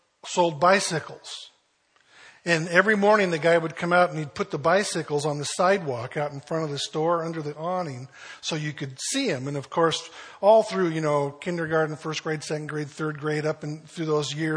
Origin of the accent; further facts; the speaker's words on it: Vancouver, British Columbia, Canada; I grew up in Vancouver. Most of you know that. We moved to Vancouver when I was in kindergarten. I was about that age.